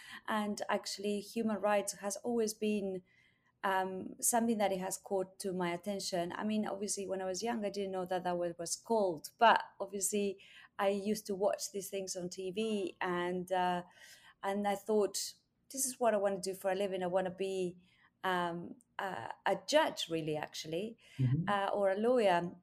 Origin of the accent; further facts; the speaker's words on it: Argentina; English is a second language; now in England; as you can probably notice from my accent, I am not from England, but from Argentina, mm-hmm. Where I was born and grew up. And while I was growing up, in dictatorship.